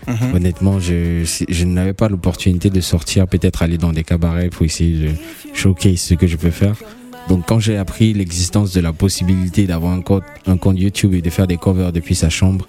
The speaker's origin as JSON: {"language": "French", "town": "Yaoundé", "region": "Centre", "country": "Cameroon", "tie": "born or raised there", "said": "J'ai grandi à Yaoundé. J'ai fait section anglophone depuis tout petit."}